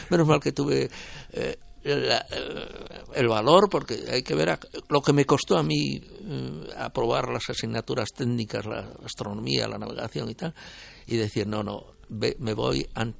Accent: Spain; Lo que hemos fracasado somos los españoles.

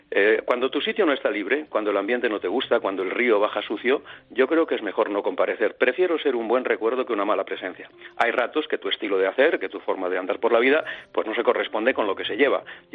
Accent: Barcelona, Catalonia, Spain; y yo soy de Barcelona, como la gente sabe

